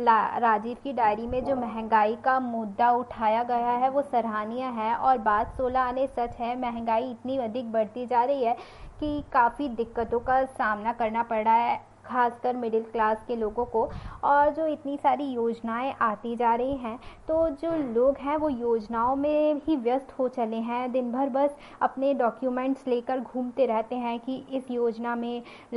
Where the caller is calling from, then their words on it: Shivpuri, Madhya Pradesh, India; और मैं शिवपुरी मध्य प्रदेश से हूँ।